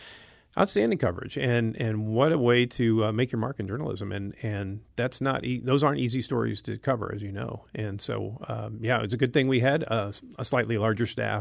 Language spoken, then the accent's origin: English; St. Louis, Missouri, United States; And I was at WILL in Champaign-Urbana prior to returning to St. Louis, which is my hometown, in 1995.